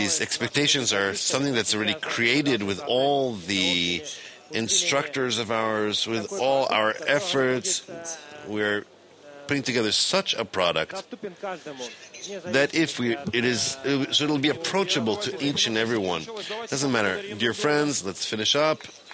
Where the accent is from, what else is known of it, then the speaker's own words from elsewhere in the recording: Moscow, Russia; I'm from Moscow.